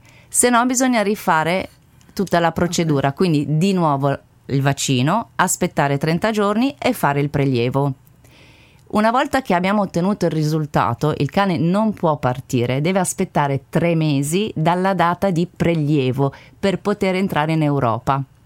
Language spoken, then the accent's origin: Italian; Lebanon; now in Italy; Perché il Libano è il mio paese di origine